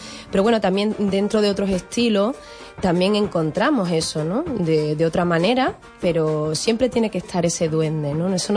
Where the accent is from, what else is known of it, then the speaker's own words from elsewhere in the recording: Andalusia, Spain; yo vengo de Andalucía, y en Andalucía sí que hay cierta base de raíz ya desde la infancia, ¿no?